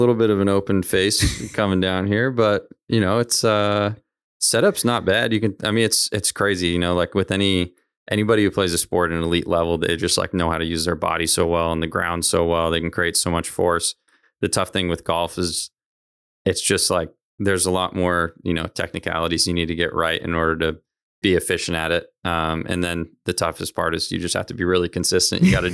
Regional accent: Costa Mesa, California, United States; And, you know, for me growing up in Costa Mesa, he was so right in terms of there really not being, you know, a true downtown anywhere in Orange County

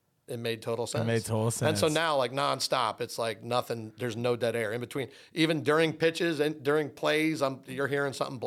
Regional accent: Vineland, New Jersey, United States; I was from Vineland, so I announced one of his games in Melville.

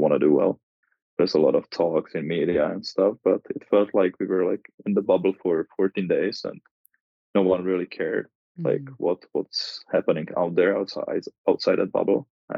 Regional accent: Brno, South Moravian Region, Czechia; English is a second language; we had a pre-tournament in my hometown, Brno, and we didn't do so well.

